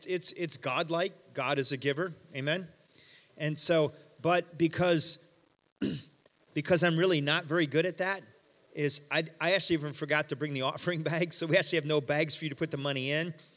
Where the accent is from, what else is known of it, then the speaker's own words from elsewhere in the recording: Michigan, United States; but I'm from Michigan.